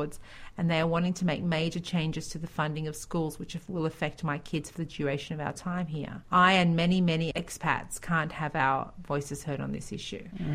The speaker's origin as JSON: {"language": "English", "region": "Florida", "country": "United States", "said": "So that's a US person. I'm from Florida."}